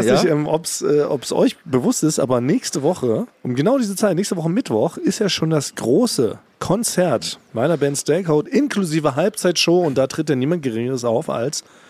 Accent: Berlin, Germany; born there; ich bin ja als gebürtiger Berliner, kenne ich tatsächlich nur diese ganzen Berliner Morningshows.

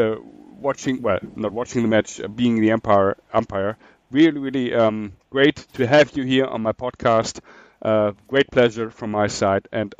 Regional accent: Hamburg, Germany; I'm German, I'm from Hamburg, I'm from the same country and same city where he's from.

